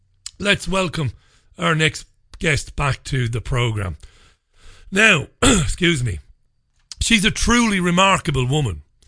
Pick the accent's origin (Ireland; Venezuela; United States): Ireland; moved away as an adult; I am an immigrant. I wasn't born in this country. I'm an Irishman. I came here on several occasions over the years, in fact, to find work, once way back in the mid-90s, once in the early noughties, and back in 2013.